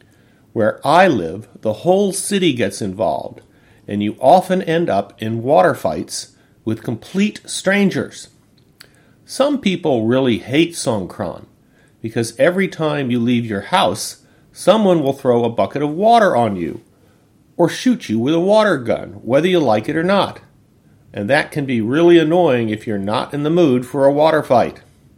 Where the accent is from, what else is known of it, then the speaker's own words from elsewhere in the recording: United States; now in Thailand; I'm from America, but I live in Thailand.